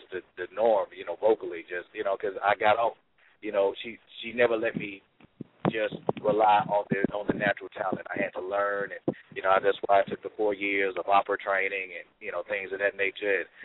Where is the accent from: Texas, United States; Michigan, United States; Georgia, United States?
Georgia, United States; Atlanta; like any other, you know, African American growing up in Atlanta, you know, in the early 90s